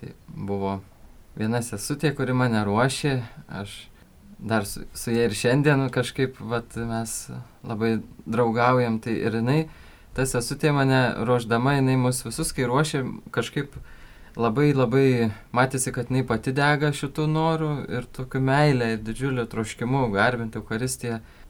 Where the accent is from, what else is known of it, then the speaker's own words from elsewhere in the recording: Kaunas, Kaunas County, Lithuania; man yra 23 metai, esu iš Kauno, mokausi Kauno kunigų seminarijoje.